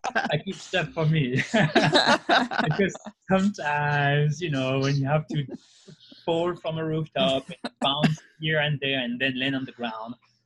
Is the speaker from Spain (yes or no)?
no; Paris, Île-de-France, France; I grew up around Paris, in Paris.